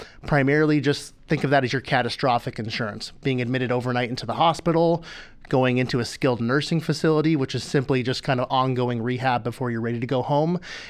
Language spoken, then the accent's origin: English; Montana, United States; moved away as an adult; now in Bellingham, United States; Sure. Yeah, so born and raised in Montana, moved to Washington State in 2008, went to school at Pacific Lutheran University.